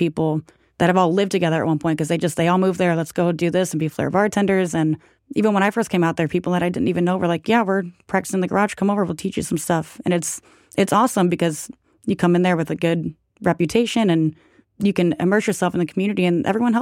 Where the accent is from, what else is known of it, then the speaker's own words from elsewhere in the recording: Cleveland, Ohio, United States; but I'm from Cleveland, Ohio, so I'm used to, like, the snow and stuff.